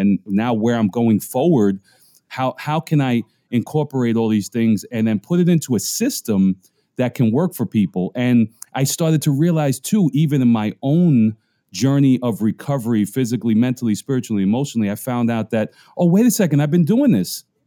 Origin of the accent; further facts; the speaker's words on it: New York City, New York, United States; being a you know, a person of Puerto Rican descent, but born and raised in the Bronx, and you know, not Puerto Rican enough for Puerto Rico and not American enough for America